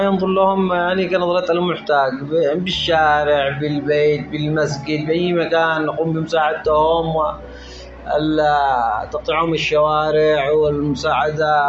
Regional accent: Yemen; نحن كمجتمع يمني ومسلم ومحافظ على أخلاقه

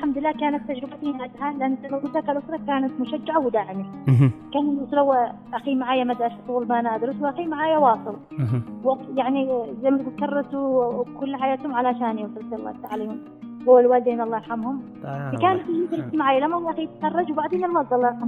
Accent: Amran, Yemen; كوني معاقة وفتاة معاقة وربيت في الريف اليمني في محافظة حمران مدينة حبابة

